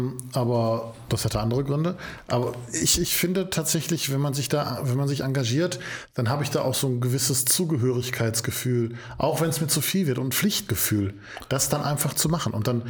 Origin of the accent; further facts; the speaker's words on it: Essen, North Rhine-Westphalia, Germany; Ich komme aus dem Essener Norden